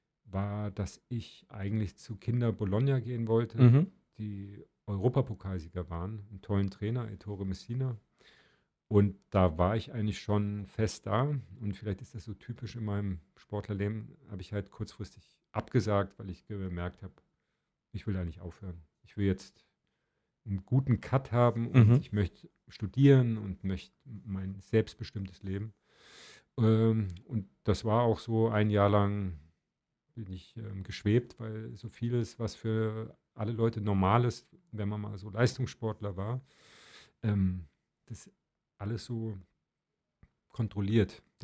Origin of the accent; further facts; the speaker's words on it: Marburg, Hesse, Germany; So in Marburg, wo ich herkomme, in der Kneipe